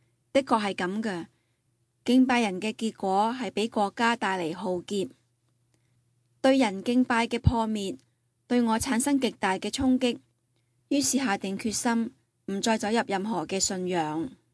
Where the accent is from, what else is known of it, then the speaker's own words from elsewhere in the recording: Linyi, Shandong, China; 我出生在山东临沂的一个乡村，屋企里面很多兄弟姊妹，十分的贫穷